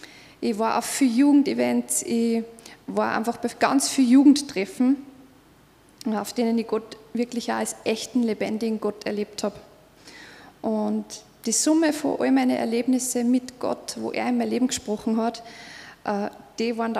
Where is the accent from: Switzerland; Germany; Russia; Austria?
Austria; Upper Austria; now in Asten, Austria; ich wohne in Asten, bin ursprünglich aus dem Mühlviertel und bin beruflich Hebamme, habe mit Thomas zwei Kinder. Genau, so viel zu mir. Ich bin in einem christlich-katholischen Elternhaus aufgewachsen